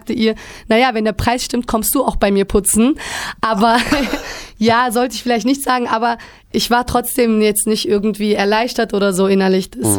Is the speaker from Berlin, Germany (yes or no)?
yes; Berlin, Germany; Ich meine, ich komme wirklich aus Berlin, ne?